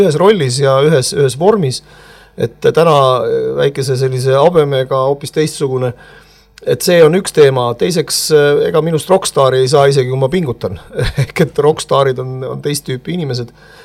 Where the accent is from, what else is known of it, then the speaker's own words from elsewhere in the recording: Jõhvi, Ida-Viru County, Estonia; Et ma olen pärit Jõhvist, kasvasin üles Jõhvi mikrorajoonis.